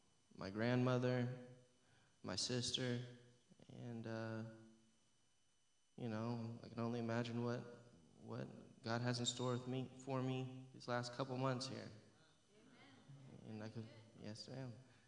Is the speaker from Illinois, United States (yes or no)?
yes; Galesburg, Illinois, United States; I'm 22 years old, and I was born and raised in Galesburg, Illinois.